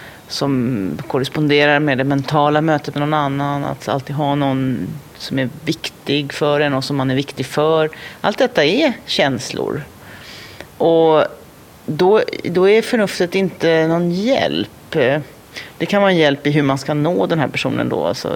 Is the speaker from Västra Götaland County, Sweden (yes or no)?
no; Stockholm, Stockholm County, Sweden; Jag växte upp i Tensta, en förort till Stockholm. I ett radhusområde där. Ett radhus som min pappa hade byggt själv.